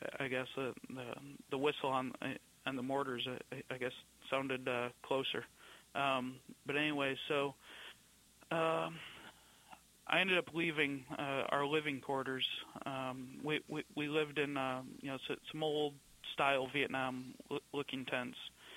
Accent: United States; My father and his family, they grew up in New York City, and you know, and just being an American, you know, I felt like I'd do something.

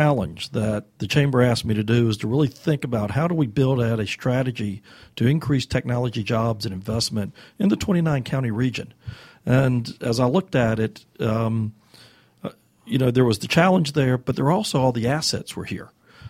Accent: North Carolina, United States; also born or lived in Seattle; now in Atlanta, United States; My wife's from Virginia, and I'm from North Carolina, and Atlanta was a great place to land.

